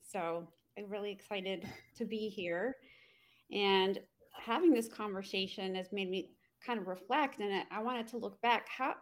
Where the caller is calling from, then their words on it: Evans, Georgia, United States; I'm also recording from Evans, Georgia, with Kelly Spain.